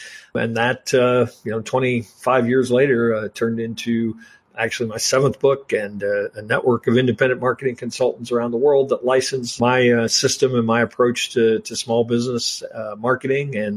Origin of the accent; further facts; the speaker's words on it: Midwest, United States; hey, I'm a guy from the Midwest who thinks about, you know, practical ways to do things.